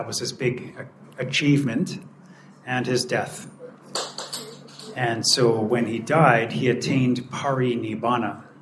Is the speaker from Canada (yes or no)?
yes; Canada; I'm from Canada